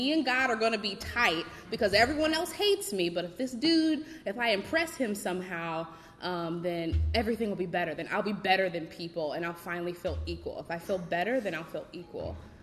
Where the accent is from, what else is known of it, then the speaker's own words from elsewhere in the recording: Midwest, United States; So I'm from the Midwest, the mid-Midwest, where, like, the Bible Belt meets the Rust Belt. So, like, you know, salt of the earth people.